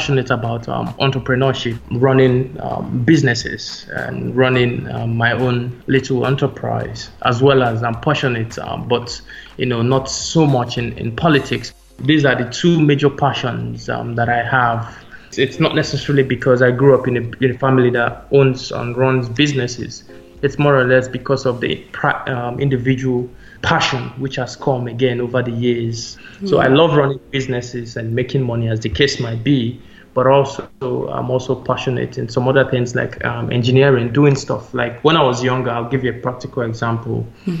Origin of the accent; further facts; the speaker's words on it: Enugu State, Nigeria; I'm from Enugu State. Enugu State is in the eastern part of Nigeria, and I'm 27 years old.